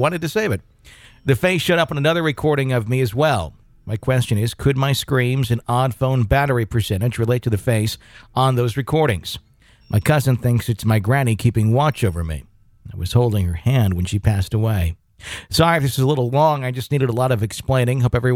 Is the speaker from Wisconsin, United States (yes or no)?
yes; Wausau, Wisconsin, United States; I was part of a ghost hunting group in my hometown of Wausau, Wisconsin.